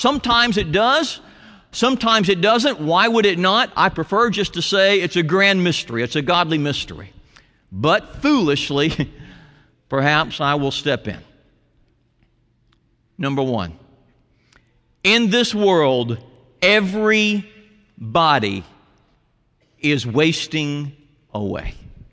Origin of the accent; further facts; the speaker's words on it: Columbia, United States; now in Sugar Land, United States; late Saturday night we drive down to Columbia, my hometown.